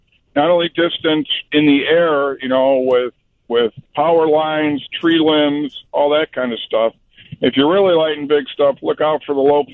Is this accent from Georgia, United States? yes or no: no; Munster, Indiana, United States; I've been a lifelong person in Indiana. I grew up here in Munster, right across the border. I've been here my whole life.